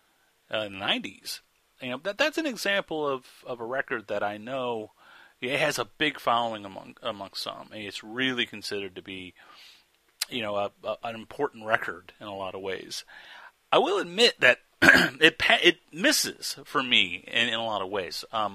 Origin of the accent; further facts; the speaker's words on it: St. Louis, Missouri, United States; I'm from St. Louis originally.